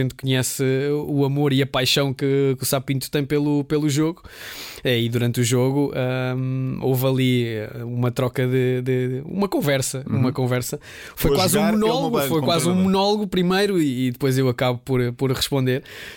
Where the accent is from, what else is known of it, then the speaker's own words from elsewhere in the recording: Lisbon, Portugal; Embora eu nasci e cresci em Chelas, nunca tive aquele receio de dizer